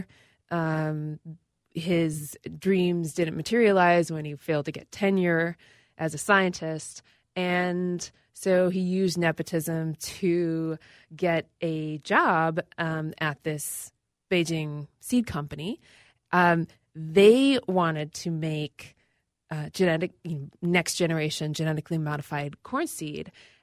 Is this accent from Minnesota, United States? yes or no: yes; Northfield, Minnesota, United States; Yes. I'm from Northfield originally.